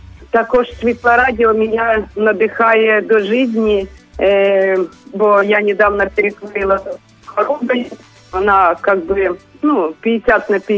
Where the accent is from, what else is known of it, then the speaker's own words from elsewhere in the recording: Kyiv, Ukraine; Доброго дня, я з Києва